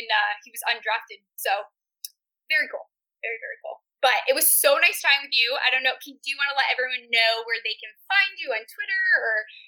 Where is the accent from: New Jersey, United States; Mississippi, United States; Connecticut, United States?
Connecticut, United States; so I grew up in Connecticut, very small town, and we've had one player go to the NFL